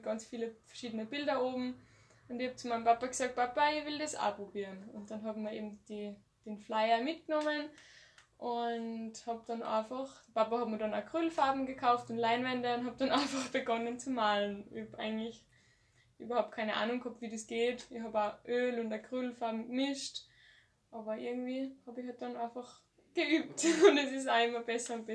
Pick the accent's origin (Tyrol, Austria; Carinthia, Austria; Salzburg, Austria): Tyrol, Austria; St. Jakob in Haus; now in Innsbruck, Austria; also ich wohne in Innsbruck. Ursprünglich komme ich aus dem Tiroler Unterland, aus St. Jakob in Haus. Bin aber jetzt in einer WG in Innsbruck